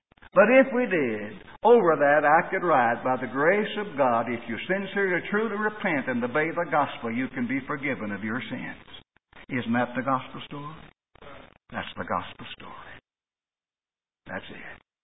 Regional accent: Kentucky, United States; as a boy growing up in Kentucky

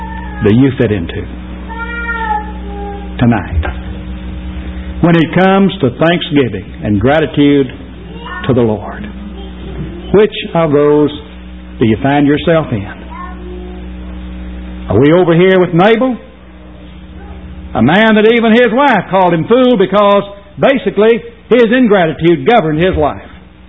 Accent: Tennessee, United States; Now, I grew up over in West Tennessee, halfway between Lane's Ferry and Dewdrop Inn. I know what it's like to hoe cotton and pick cotton.

